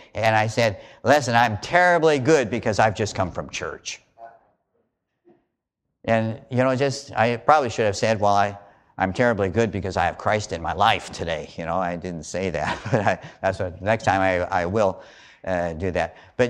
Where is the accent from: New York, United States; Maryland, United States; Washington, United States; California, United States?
Washington, United States; Renton; I remember when I was 13 years old over in Renton. I grew up in Renton before my dad was transferred to the Navy Yard here.